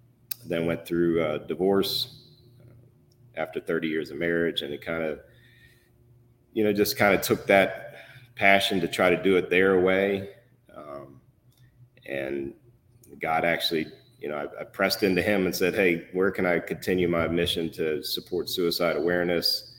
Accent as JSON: {"language": "English", "region": "East Coast", "country": "United States", "tie": "born or raised there", "said": "Like I said, we were a racing family. So we grew up on the East Coast."}